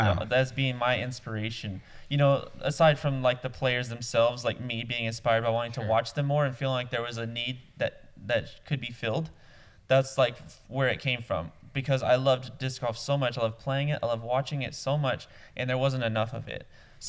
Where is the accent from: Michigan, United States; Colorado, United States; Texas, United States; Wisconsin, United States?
Texas, United States; San Angelo; In my hometown of San Angelo, Texas, that's where it started. But it's like this little West Texas town